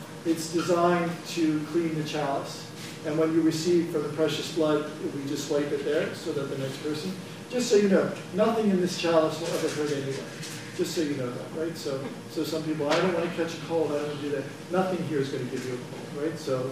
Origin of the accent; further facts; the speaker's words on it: Pennsylvania, United States; I grew up in the Archdiocese of Philadelphia, and you wouldn't get out of grade school without knowing this stuff, right?